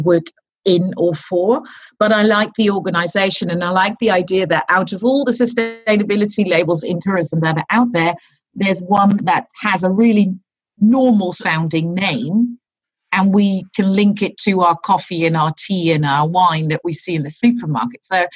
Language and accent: English; South Holland, Netherlands; English is a second language; I'm from the Green Heart in the Netherlands, which is sort of the area between Rotterdam, Utrecht, The Hague, and Amsterdam.